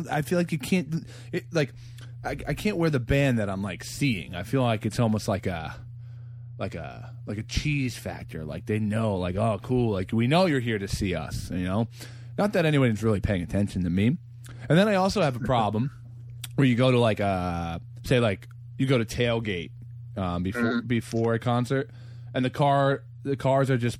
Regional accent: New Jersey, United States; And if you remember growing up in Jersey, the Devils was a slow climb to a fan base.

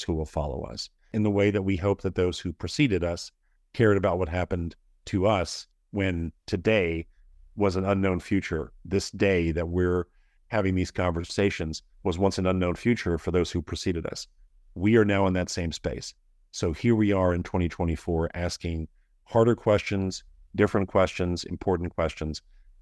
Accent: New York, United States; Just I grew up in the New York area, so New York is the center of the universe.

